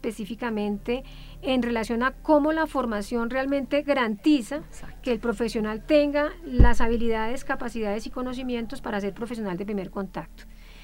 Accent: Colombia; nosotros como colectivo colombiano venimos participando muy activamente.

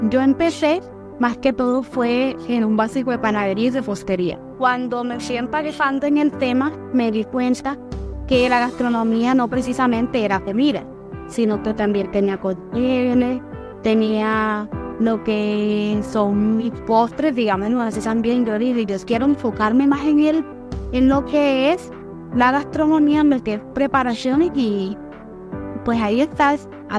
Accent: Montería, Córdoba, Colombia; soy de Montería, Córdoba.

